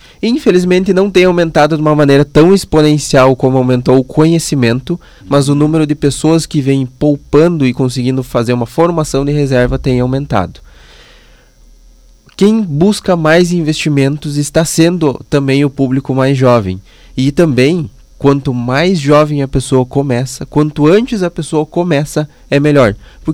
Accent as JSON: {"language": "Portuguese", "town": "Passo Fundo", "region": "Rio Grande do Sul", "country": "Brazil", "tie": "born or raised there", "said": "É, daqui de Passo Fundo. Nascido e criado em Passo Fundo."}